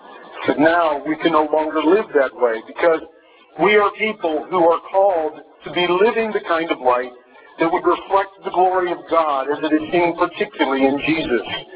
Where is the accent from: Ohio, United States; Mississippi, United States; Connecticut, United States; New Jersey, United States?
Ohio, United States; moved away as an adult; I was born and raised in Ohio, left there when I was 18 years old, and I think I've been back to the state twice in the years that I have been around.